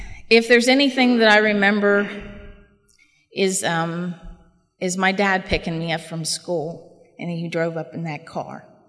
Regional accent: West Virginia, United States; now in Ohio, United States; I grew up not actually in Ohio, but in West Virginia

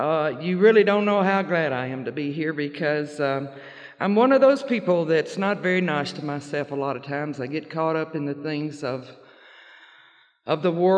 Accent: Arkansas, United States; I'm a country girl born and raised in Arkansas, southeast Arkansas, where they raise rice, soybeans, cotton, and mosquitoes as big as helicopters.

